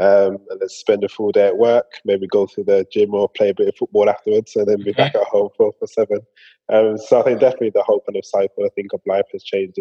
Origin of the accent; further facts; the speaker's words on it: Birmingham, West Midlands, United Kingdom; I'm a Brummie.